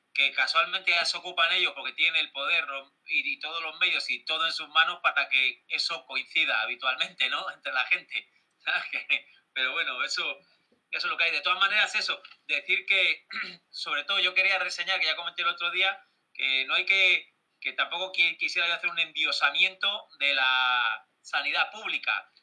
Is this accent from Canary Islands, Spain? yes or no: no; Galicia, Spain; El otro día daban unos datos de residencias de ancianos en Galicia, por cierto, en mi tierra